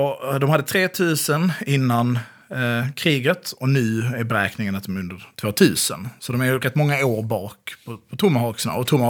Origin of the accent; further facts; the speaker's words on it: Småland, Sweden; Jag säger att du tittar på mig som smålänning